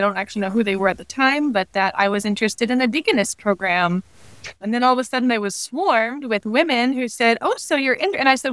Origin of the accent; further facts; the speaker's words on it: Oklahoma, United States; We're from Oklahoma originally, so that small town Oklahoma feeling where everybody knows everybody, that's kind of the feeling that I get.